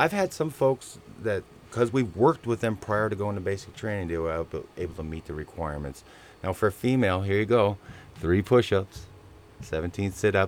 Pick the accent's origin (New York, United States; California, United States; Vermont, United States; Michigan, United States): Michigan, United States; Caseville; Oh, Caseville. Outstanding. That's my hometown.